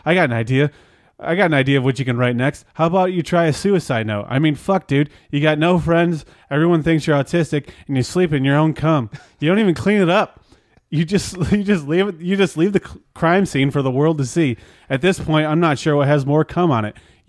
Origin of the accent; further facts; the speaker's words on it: St. Johns, Michigan, United States; I spent some time in my hometown of Taint John's.